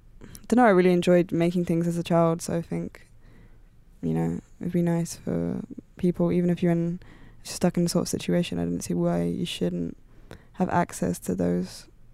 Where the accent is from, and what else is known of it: London, United Kingdom; born or raised there